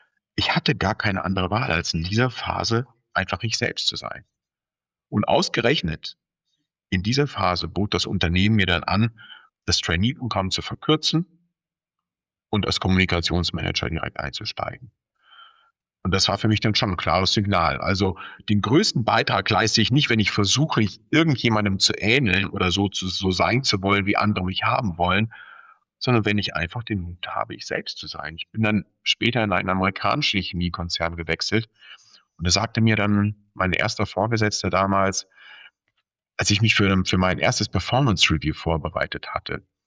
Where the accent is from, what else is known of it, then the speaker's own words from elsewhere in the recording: Baden-Württemberg, Germany; als ich damals einst im Schwäbischen, im Schwabenland, wo ich herkomme, politisch aktiv wurde. Da hieß es zunächst einmal, ich soll doch erst einmal Schwäbisch lernen.